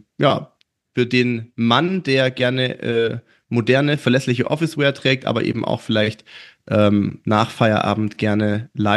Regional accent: Baden-Württemberg, Germany; Immer noch schwäbisches, familiengeführtes Unternehmen aus meiner Heimat.

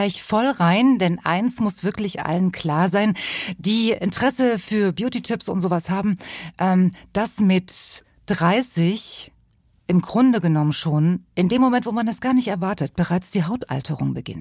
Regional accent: East Germany, Germany; da wo ich herkomme aus dem Osten

